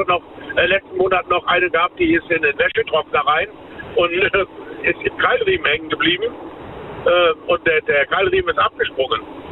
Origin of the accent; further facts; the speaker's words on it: Rhineland-Palatinate, Germany; Ich bin aus der Eifel, bei Main, bei Kerich.